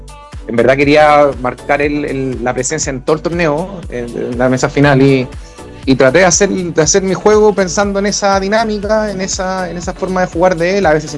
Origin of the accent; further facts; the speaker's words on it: Chile; que como chileno, incluso también fuera de Chile, se sienten felices por el logro